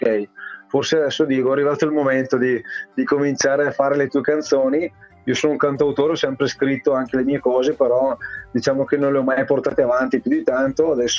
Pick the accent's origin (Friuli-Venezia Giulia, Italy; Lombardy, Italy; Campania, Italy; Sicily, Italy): Lombardy, Italy; accent: Bergamasque; arrivo a 46 anni, abito in provincia di Bergamo, se magari un po' lo riconoscete il mio accento è questo